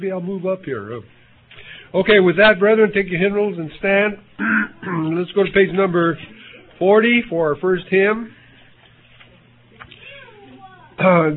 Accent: Stockton, California, United States; I'm from Stockton, California

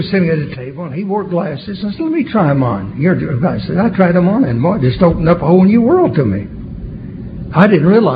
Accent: Texas, United States; now in California, United States; And so then, coming to California and being a Texas, and you don't need glasses to drive.

